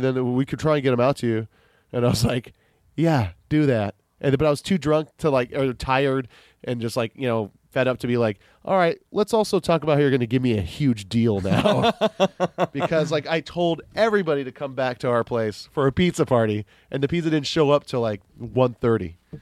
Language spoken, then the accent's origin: English; Kailua, Hawaii, United States; I am from Kailua.